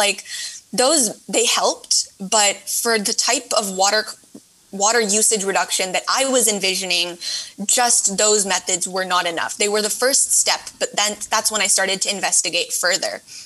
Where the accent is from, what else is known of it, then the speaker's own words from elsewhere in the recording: California, United States; happening in California so close to my home? But I visited India not long after that, and I realized that my home state is not alone in dealing with water scarcity.